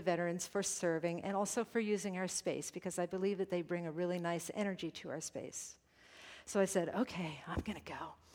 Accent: New York, United States; And I'm from New York. I'm a walker.

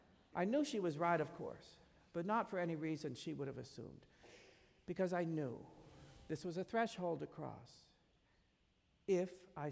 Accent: Long Beach, California, United States; the Bay was a place that for each of us held indelible, joyful memories of times growing up in Long Beach.

